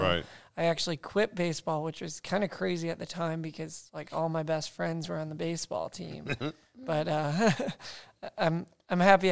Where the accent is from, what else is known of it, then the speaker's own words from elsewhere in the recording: Chicago, Illinois, United States; growing up in Chicago, Chicago area, I guess I'll say, there's not as much natural beauty.